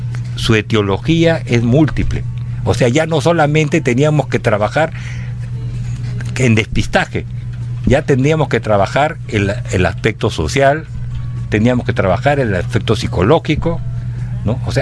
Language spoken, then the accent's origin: Spanish; Piura, Peru; Yo soy de Piura.